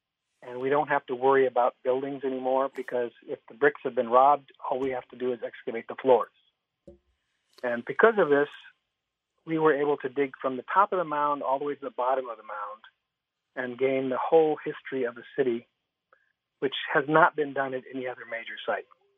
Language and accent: English; India; I was born in India. My parents were missionaries in India, and I grew up in India.